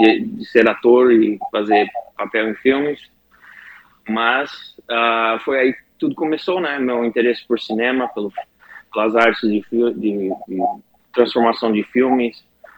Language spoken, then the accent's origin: Portuguese; Criciúma, Santa Catarina, Brazil; born there; also born or lived in Baixada Fluminense; Pois é, eu nasci em Criciúma e residi um bom tempo na Baixada Fluminense.